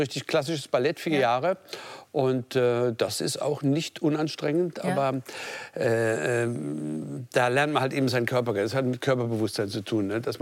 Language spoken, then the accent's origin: German; Mannheim, Baden-Württemberg, Germany; Der Massimo kommt aus der Ecke, wo ich herkomme, aus Mannheim.